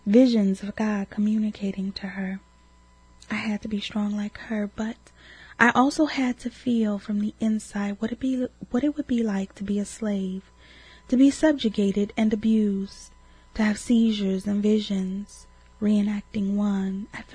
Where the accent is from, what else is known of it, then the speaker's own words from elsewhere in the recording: England, United Kingdom; All of that can be found in the history books I read as a child growing up in England. My mother had immigrated there from Nigeria.